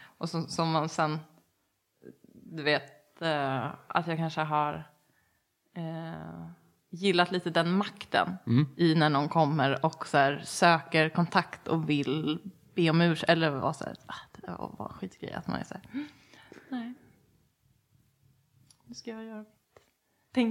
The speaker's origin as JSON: {"language": "Swedish", "town": "Enhörna", "region": "Stockholm County", "country": "Sweden", "said": "Alltså, jag kommer ifrån Enhörna. Från början, utanför Södertälje."}